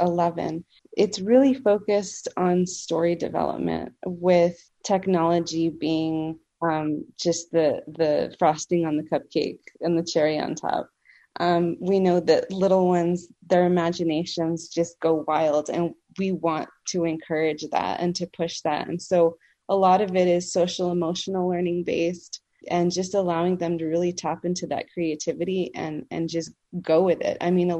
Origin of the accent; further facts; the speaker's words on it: El Paso, Texas, United States; And when I moved back to my hometown, El Paso, I felt very committed to wanting to create a program of filmmaking workshops.